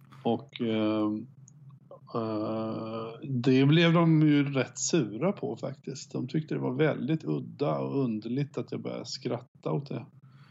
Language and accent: Swedish; Småland, Sweden; mitt småländska arv och uppväxt i en liten håla